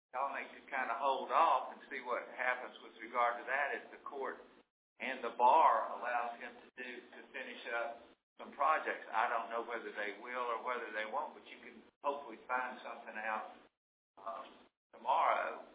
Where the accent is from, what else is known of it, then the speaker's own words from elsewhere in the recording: United States; I'm from Taylor County.